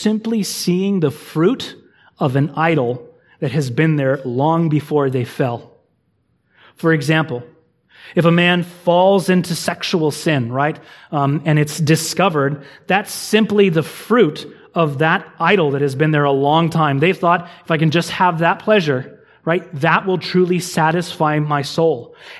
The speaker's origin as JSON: {"language": "English", "region": "California", "country": "United States", "said": "even though you're from Texas, I'm from California."}